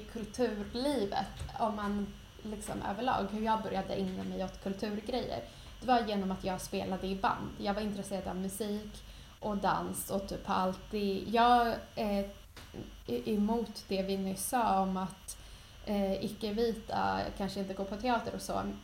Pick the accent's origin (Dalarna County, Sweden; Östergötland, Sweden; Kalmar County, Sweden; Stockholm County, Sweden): Stockholm County, Sweden; Nacka; för jag är uppvuxen utanför Orminge. Eller ja, halvt uppvuxen där.